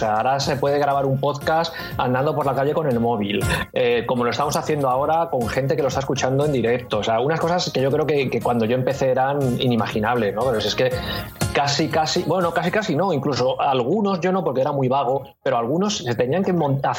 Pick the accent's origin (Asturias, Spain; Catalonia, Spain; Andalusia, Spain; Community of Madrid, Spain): Community of Madrid, Spain; Madrid; yo soy de Madrid y he vivido muchos años en Madrid, ahora ya no vivo allí, pero como sigo teniendo allí familia, voy mucho por allí